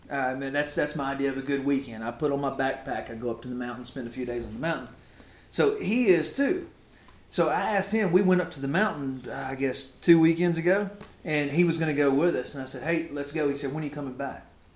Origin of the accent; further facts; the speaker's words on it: Mississippi, United States; I don't really follow sports, but I'm from Mississippi. So up until last night, you know, both of the Mississippi teams were undefeated all the way into the season.